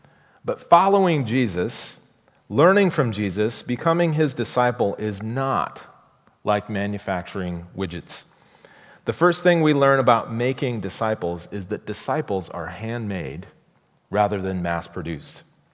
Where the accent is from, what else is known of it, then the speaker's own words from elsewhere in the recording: Midwest, United States; As a kid growing up in the Midwest, raised by teetotaling Baptist parents